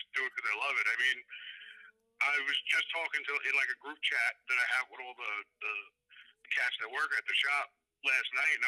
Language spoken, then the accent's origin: English; New York, United States; growing up in New York in like the 1980s